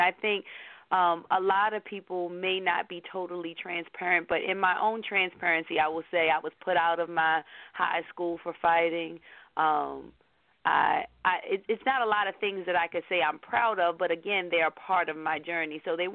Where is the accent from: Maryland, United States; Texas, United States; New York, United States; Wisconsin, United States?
Maryland, United States; Baltimore; So it was great growing up in Baltimore. It's what made me the woman I am today.